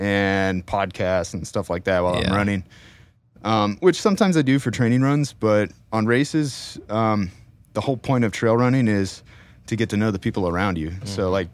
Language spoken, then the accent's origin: English; Merced, California, United States; now in Lompoc, United States; I grew up in Merced. I went to Golden Valley High School. I currently live in Lompoc, California, which is in Santa Barbara County.